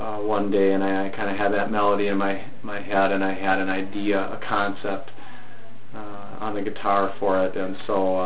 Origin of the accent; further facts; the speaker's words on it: St. Paul, Minnesota, United States; now in Stillwater, United States; No, but I'm originally from St. Paul, the Twin Cities, and now live in Stillwater, about a half an hour east of the metro.